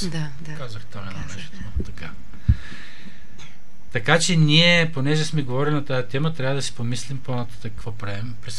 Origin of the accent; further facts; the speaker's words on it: Shumen Province, Bulgaria; аз съм от Шуменския край и съм там почетен гражданин на Шумен